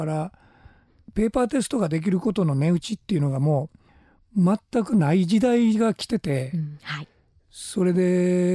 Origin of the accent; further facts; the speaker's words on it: Wakayama, Japan; まあ、私自身は和歌山市出身ですし